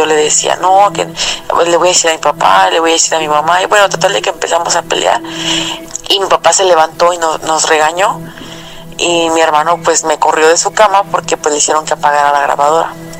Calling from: Silao, Guanajuato, Mexico; soy de Guanajuato. Para ser exacta, de Silao, Guanajuato.

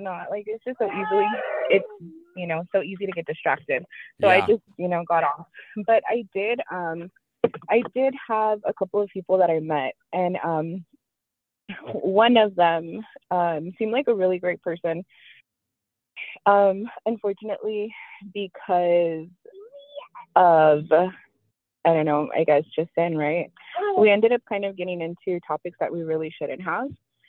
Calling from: San Bernardino, California, United States; I'm calling in from San Bernardino.

